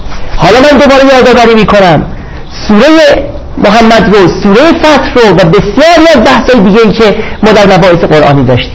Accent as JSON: {"language": "Persian", "country": "Iran", "said": "فقط شما بچه ها ایرانی هستید، منم ایرانی هستم"}